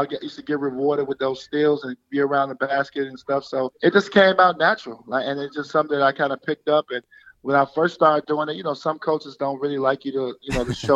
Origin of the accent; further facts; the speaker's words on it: Chicago, Illinois, United States; So it's real simple where we came up with that from. We're both from the Southside of Chicago.